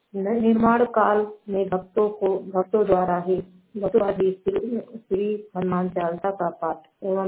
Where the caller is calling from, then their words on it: Bankuria Motipur, Uttar Pradesh, India; मेरे गांव का नाम बंकुरिया मोतीपुर है। मैं जिला संतकबीर नगर से बोल रही हूँ।